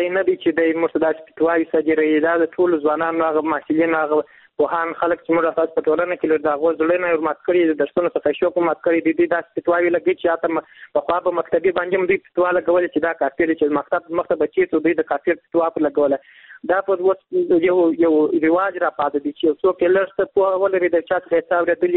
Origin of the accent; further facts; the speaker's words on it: Kandahar, Afghanistan; له کندهار ولایت څخه یو تن محصول یم.